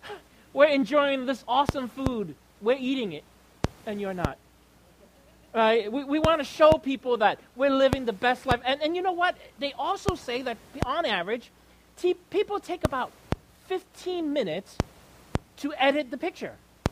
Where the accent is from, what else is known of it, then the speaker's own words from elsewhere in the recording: New York, United States; I'm from New York